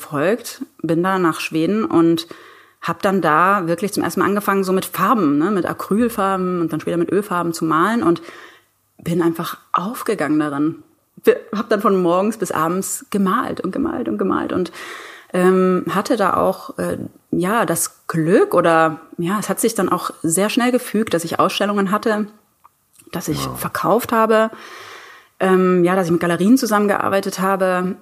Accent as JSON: {"language": "German", "region": "Bavaria", "country": "Germany", "said": "also ich komme aus dem Allgäu, aus einer Familie, die wirklich absolut null Bezug zur Kunst hat."}